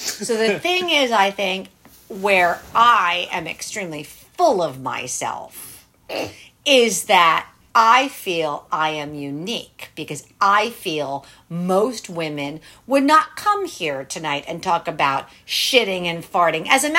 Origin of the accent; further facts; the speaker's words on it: New Jersey, United States; also born or lived in California / Texas; So we're originally from Jersey. Long story of how we ended up in California and then Texas.